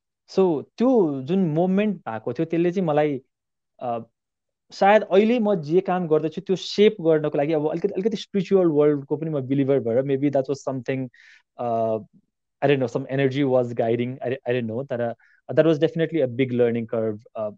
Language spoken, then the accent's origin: Nepali; Kathmandu, Bagmati, Nepal; म नागरिकताको हिसाबले चाहिँ म उदयपुरको हुँ, तर म जन्मिएँ काठमाडौँ, पढेँ काठमाडौँ, हुर्किएँ काठमाडौँ, अलिअलि काम गरेँ काठमाडौँ